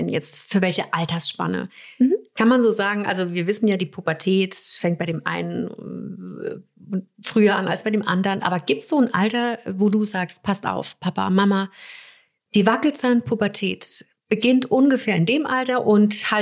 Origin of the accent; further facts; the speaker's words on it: Baden-Württemberg, Germany; bei uns in Baden-Württemberg